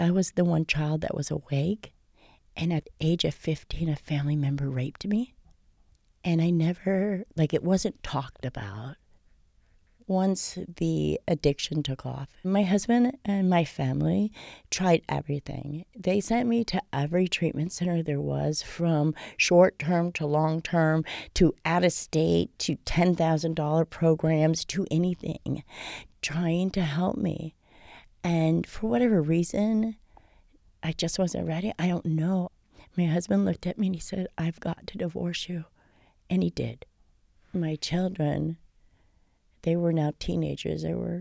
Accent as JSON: {"language": "English", "town": "Davie", "region": "Florida", "country": "United States", "tie": "born or raised there", "said": "Davie girl. I'm born and raised in Davie."}